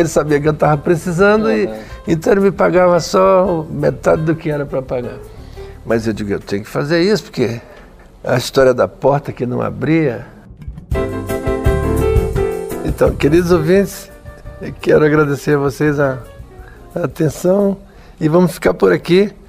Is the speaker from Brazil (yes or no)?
yes; Brazil; eu queria arrumar um emprego aqui, tocar piano, sou brasileiro.